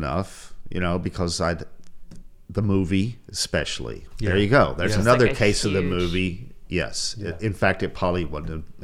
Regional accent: Chattanooga, Tennessee, United States; I had the idea because I was starting to do similar things, and I wanted to do one in my hometown.

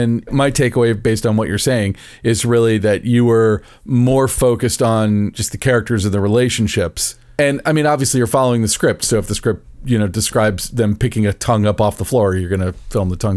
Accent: Florida, United States; I'm from Florida. Cold cuts right through me.

